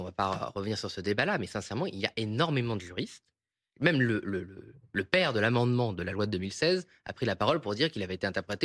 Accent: Boulogne-sur-Mer, Hauts-de-France, France; moi je suis de Boulogne-sur-Mer

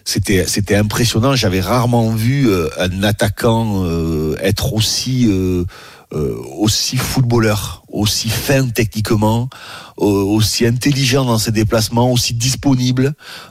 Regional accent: France; nous on est français.

